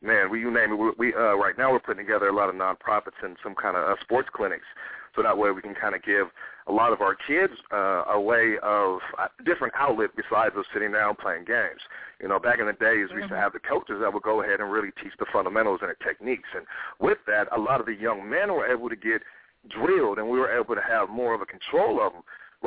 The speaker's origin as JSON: {"language": "English", "town": "Oakland", "region": "California", "country": "United States", "tie": "born or raised there", "said": "books about, I guess, growing up in Oakland and everything I've been through."}